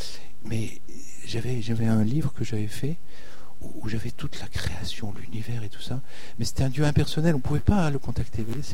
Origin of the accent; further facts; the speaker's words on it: France; Nous, on a du mal parce qu'on est français.